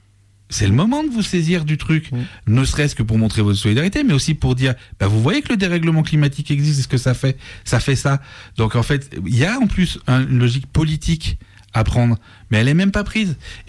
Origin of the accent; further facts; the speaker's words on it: France; on a une action directe, nous, parce qu'on est français.